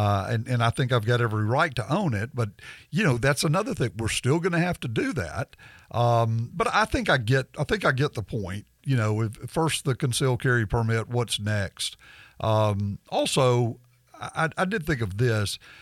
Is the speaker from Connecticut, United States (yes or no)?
no; Tuscaloosa, Alabama, United States; But growing up in Tuscaloosa, next to the Black Belt, and seeing such a beautiful part of Alabama just dying on the vine